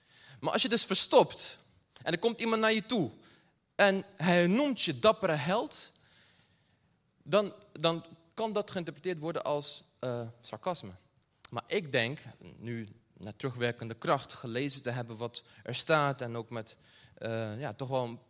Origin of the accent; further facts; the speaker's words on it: Brazil; toen ik jonger was en ik ben opgegroeid in Brazilië.